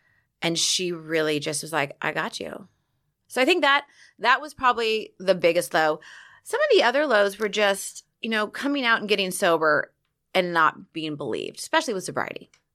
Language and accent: English; Laguna Beach, California, United States; I grew up in Laguna Beach, which is a very gay-friendly town